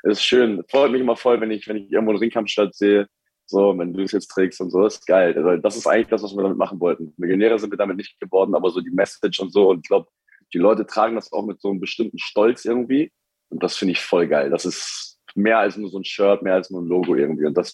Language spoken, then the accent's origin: German; Hamburg, Germany; guck mal, ich komme aus Hamburg. Bei uns, niemand hat einen Pool bei uns.